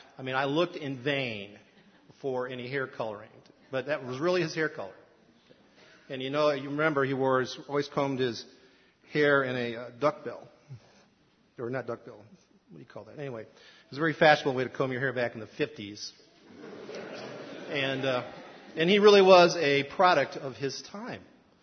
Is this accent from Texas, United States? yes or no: no; Lansing, Michigan, United States; Now, I grew up in Lansing, Michigan, where they, back in my day, they made Oldsmobiles.